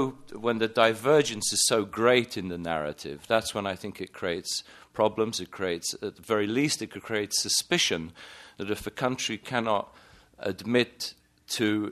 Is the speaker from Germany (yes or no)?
no; England, United Kingdom; I remember, because I grew up in England